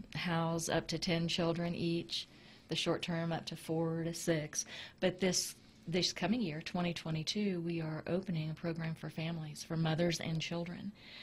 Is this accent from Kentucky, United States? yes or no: yes; Kentucky, United States; now in Tennessee, United States; Tennessee, I came from Kentucky.